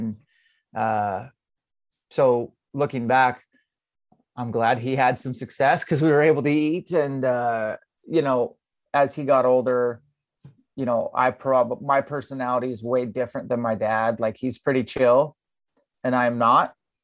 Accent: Spokane, Washington, United States; I'm from Spokane, Washington.

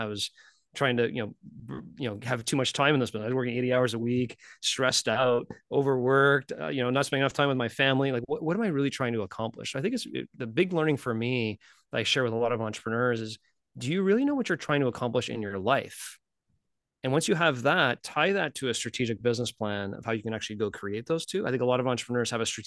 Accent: Ontario, Canada; but as a Canadian, I was going to school in the US

